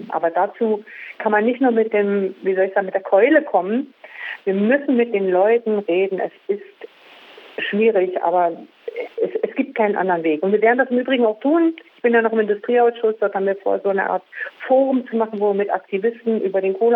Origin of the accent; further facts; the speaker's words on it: East Germany, Germany; Weil, denke ich, bei uns im Osten zum einen vor allem auch in den Grenzregionen eine sehr, sehr drastische Transformation nach der Wende stattgefunden hat